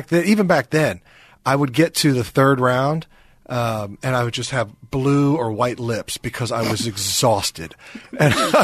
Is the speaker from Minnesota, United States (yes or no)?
no; Shawnee Mission, Kansas, United States; hey, I'm from Shawnee Mission